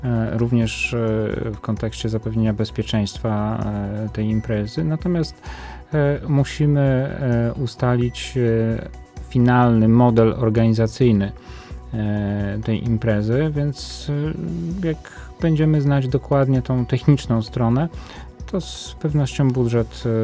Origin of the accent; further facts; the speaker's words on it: Łódź, Łódź Voivodeship, Poland; Mam wielką nadzieję, jestem łodzianinem